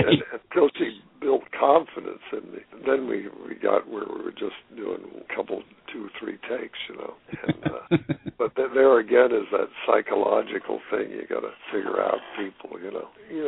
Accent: Florida, United States; they knew that I had worked, you know, underwater stuff and knew I was from Florida and all.

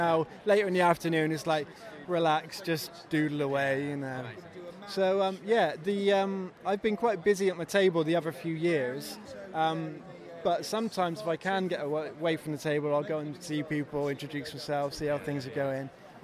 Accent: Bristol, South West England, United Kingdom; I'm from the Bristol area

